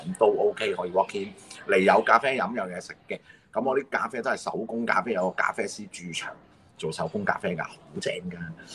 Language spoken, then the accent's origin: Cantonese; Hong Kong; 即係我係嗰種叫做留下來的人啊，係啊，即係始終香港就係我家鄉，我嘅地方